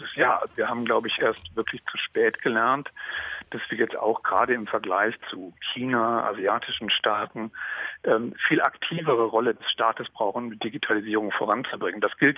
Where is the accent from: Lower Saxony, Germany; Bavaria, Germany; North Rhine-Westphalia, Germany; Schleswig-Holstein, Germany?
Schleswig-Holstein, Germany; Jetzt komme ich aus dem Land in Schleswig-Holstein, in dem das sehr gut funktioniert hat.